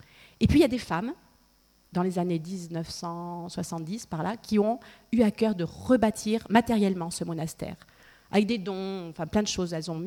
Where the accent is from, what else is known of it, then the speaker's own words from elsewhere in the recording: Grand Est, France; Les Allemands, ils viennent aussi se régaler chez nous, en Alsace, voyez.